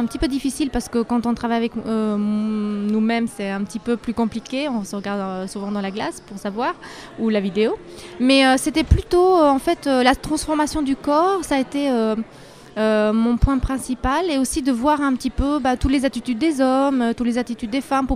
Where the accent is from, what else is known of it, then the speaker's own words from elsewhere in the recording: Albania; Je suis d'origine albanaise, effectivement. Je suis née en Albanie, donc j'ai passé toute ma jeunesse.